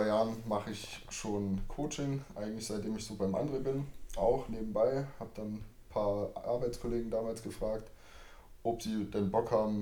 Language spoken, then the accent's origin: German; Saxony-Anhalt, Germany; Ich bin in Sachsen-Anhalt geboren, aufgewachsen.